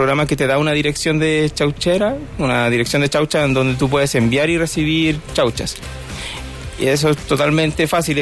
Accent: Chile; Acá en Chile le decimos a una moneda de baja denominación

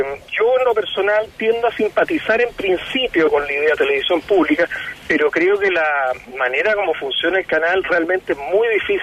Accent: Chile; nosotros como chilenos, como sociedad en Chile, tenemos el derecho de definir la magnitud que le queremos dar

